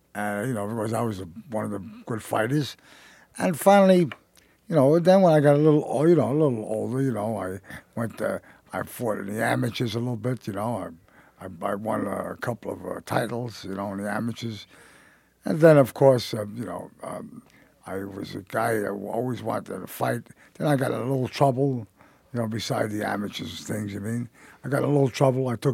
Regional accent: New York City, New York, United States; I lived down in New York City on the east side, a little Mulberry Street. I was born on Mulberry Street, and I lived out there, and there was a lot of Italians there and Jewish people.

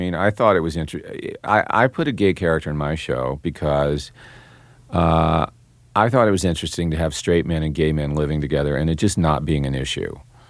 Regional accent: Marietta, Georgia, United States; I grew up in Marietta, and I grew up in the in Marietta, Georgia

